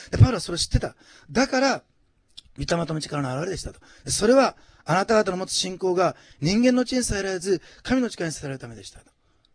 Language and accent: Japanese; Osaka, Japan; 学生時代、私、大阪出身なんですけど、